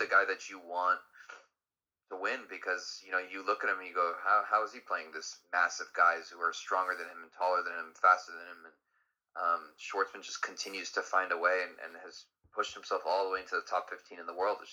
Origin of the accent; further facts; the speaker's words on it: United States; And being an American, okay